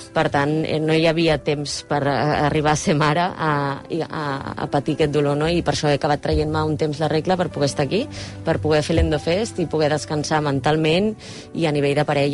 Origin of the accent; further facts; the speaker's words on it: Premià de Dalt, Catalonia, Spain; del meu poble, que és Premià de Dalt